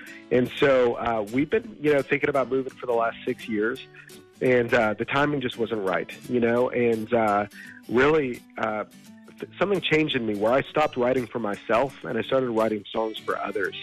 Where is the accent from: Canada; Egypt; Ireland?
Canada; now in Nashville, United States; I'm from Canada, so I feel your pain.